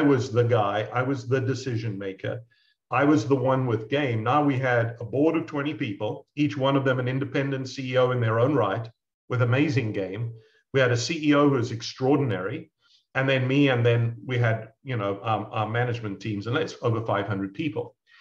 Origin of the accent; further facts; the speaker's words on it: South Africa; You hear by my accent, I'm not from around these parts. I'm South African of origin.